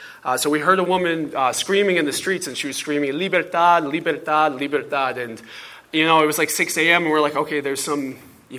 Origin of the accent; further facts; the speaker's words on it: Milwaukee, Wisconsin, United States; I'm from Milwaukee originally. I just moved here a few months ago.